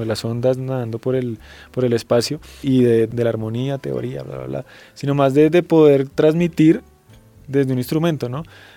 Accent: Colombia; para uno como colombiano

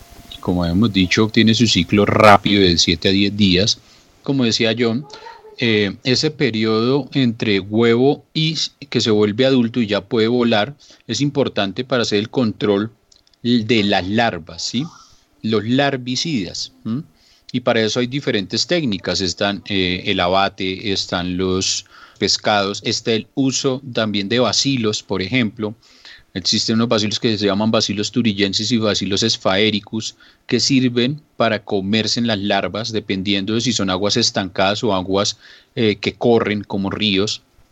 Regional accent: Girardot, Cundinamarca, Colombia; Yo soy de Girardot y lo viví toda mi vida.

